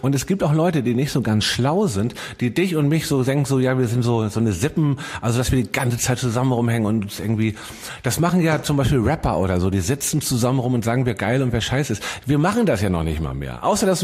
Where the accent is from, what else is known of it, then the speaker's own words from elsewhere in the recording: Hamburg, Germany; Ich rede manchmal schlecht über Hamburg, weil es meine Heimat nicht so liebe und man diese Veränderungen mich stören.